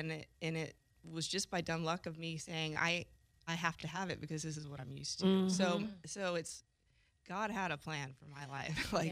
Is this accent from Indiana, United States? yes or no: no; Pace, Florida, United States; And I'm from Pace. I grew up, born and raised. You know, this is my community.